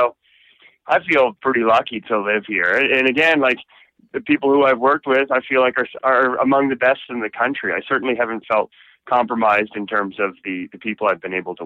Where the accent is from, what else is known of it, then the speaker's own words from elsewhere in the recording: Fredericton, New Brunswick, Canada; My family's from here. You know what I mean? I grew up in Fredericton. My parents grew up in Fredericton.